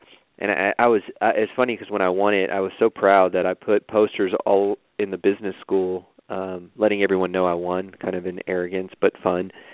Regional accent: Castroville, Texas, United States; So I'm from Castroville, Texas, which is a small Texas town in the middle of some cornfields, and we moved around a lot growing up.

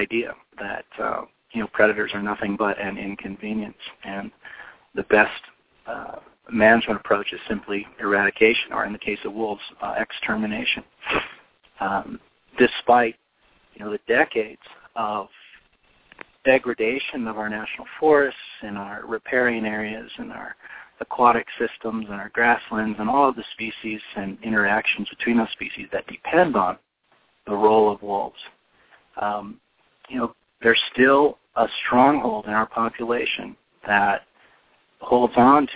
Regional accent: Omaha, Nebraska, United States; I grew up in Omaha, and on the outskirts of Omaha, spent quite a bit of time out in the forests and bluffs along the Missouri River

